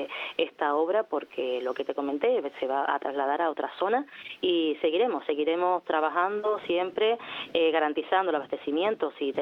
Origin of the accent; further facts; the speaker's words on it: Tacoronte, Canary Islands, Spain; sigo siendo la misma, soy una vecina de Tacoronte